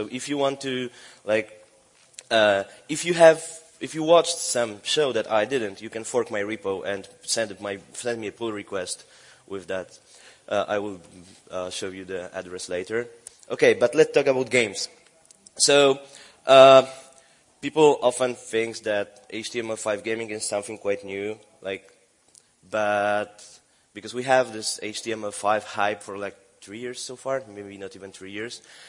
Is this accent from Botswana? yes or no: no; Warsaw, Masovian Voivodeship, Poland; now in Paris, France; I live in Paris now, where I eat snails and frogs and other French things. But I'm from Warsaw in Central Europe, from the capital of Poland.